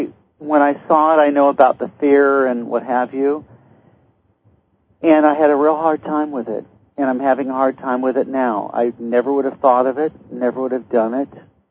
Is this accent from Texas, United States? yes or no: yes; Austin, Texas, United States; from Austin.